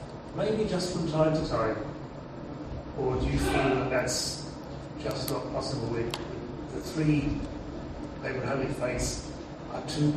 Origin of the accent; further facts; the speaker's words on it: England, United Kingdom; I grew up in England. I wasn't a Christian when I was born. I didn't have Christian parents